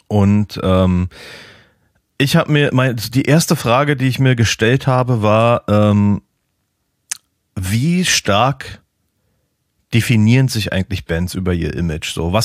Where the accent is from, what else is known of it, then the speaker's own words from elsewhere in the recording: Germany; also ich als Piefke, der ich stand im Saturn mit irgendwie 14 vor dem ersten